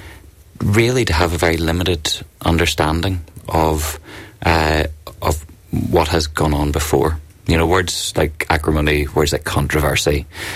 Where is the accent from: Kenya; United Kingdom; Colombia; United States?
United Kingdom; Belfast, Northern Ireland; I'm from Belfast. I grew up just outside Belfast and have kind of lived and worked there for most of my life.